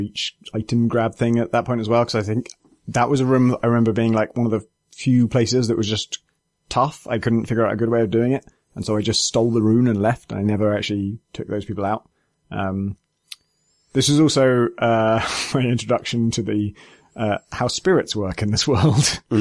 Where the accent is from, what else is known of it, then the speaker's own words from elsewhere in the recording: England, United Kingdom; Yeah, that spoke to me as an Englishman.